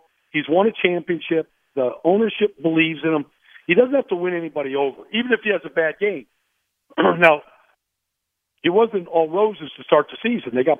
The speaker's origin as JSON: {"language": "English", "region": "New York", "country": "United States", "lives_now": "Philadelphia, United States", "said": "And I'm a New Yorker, John."}